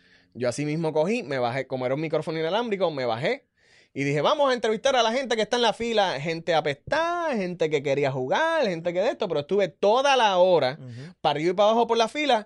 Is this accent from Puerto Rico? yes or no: yes; Ponce, Puerto Rico; Hay mucha gente que no sabe que yo soy de Ponce.